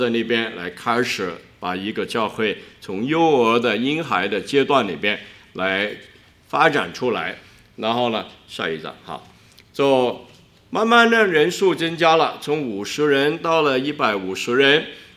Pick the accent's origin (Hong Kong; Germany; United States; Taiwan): Hong Kong; now in Mississauga, Canada; 你跟我呢都是从别的地方移居到加拿大，有的来自呢台湾，我香港